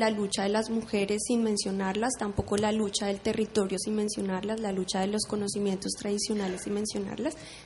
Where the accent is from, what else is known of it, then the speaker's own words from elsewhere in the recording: Colombia; Yo soy colombiana y trabajo con mujeres indígenas en Colombia